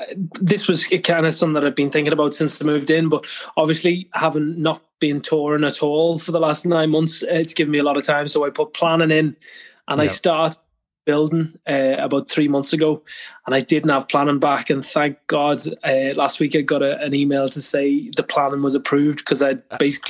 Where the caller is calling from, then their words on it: Enniskillen, Northern Ireland, United Kingdom; My house in I'm about 10 miles outside Enniskillen County Fermanagh.